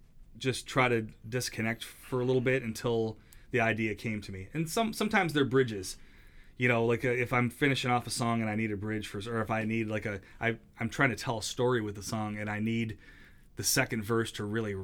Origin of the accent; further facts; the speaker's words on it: Trenton, New Jersey, United States; Yeah, it's a local bar, city I grew up in Trenton